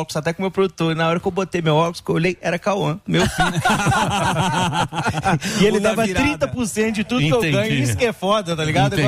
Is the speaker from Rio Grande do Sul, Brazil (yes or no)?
no; Belo Horizonte, Minas Gerais, Brazil; also born or lived in Rio de Janeiro; now in São Paulo, Brazil; Nasci em Minas, eu sou de Belo Horizonte, mas morei 10 anos no Rio. Moro em São Paulo